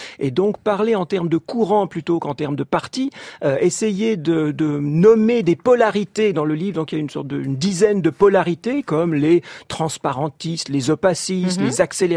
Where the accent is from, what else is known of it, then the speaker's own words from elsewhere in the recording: Geneva, Switzerland; j'ai grandi à Genève et il y avait des maires communistes régulièrement à Genève